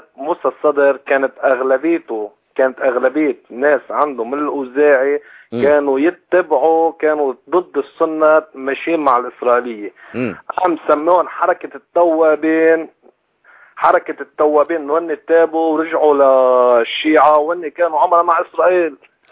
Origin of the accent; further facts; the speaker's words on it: Lebanon; نعم، ايه لبناني. انا